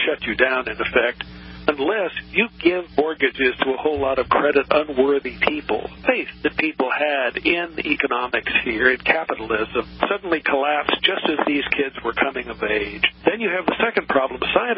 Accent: California, United States; In the first place, I grew up in California in an environment where every year housing prices went up a little bit more.

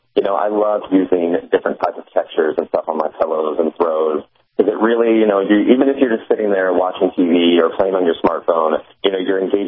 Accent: Missouri, United States; And growing up, I grew up in Missouri, so we definitely have fall.

